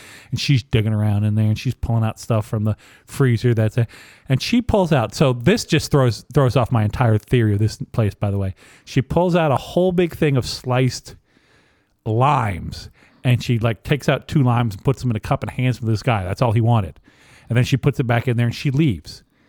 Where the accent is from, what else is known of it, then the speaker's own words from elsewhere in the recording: Virginia, United States; Yeah, so I'm from Virginia originally, and they don't sell alcohol anywhere except for in the state-run liquor stores.